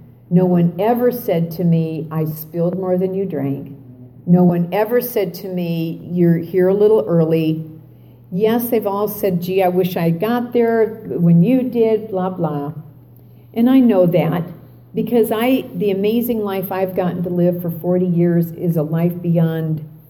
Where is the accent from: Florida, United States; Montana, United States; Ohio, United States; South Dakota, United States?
South Dakota, United States; I was raised in the Midwest. I had always wanted to be a Southern Belle, and God started me in South Dakota, you know.